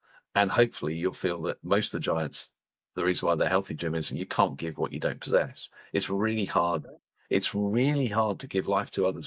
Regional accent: United Kingdom; as a Brit

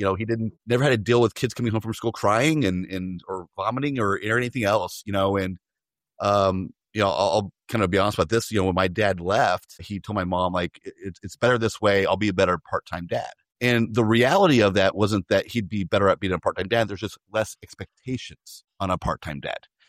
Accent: Midwest, United States; now in Washington, D.C., United States; You know, I'm actually from the Midwest. I live out on the East Coast now, outside of Washington, D.C.

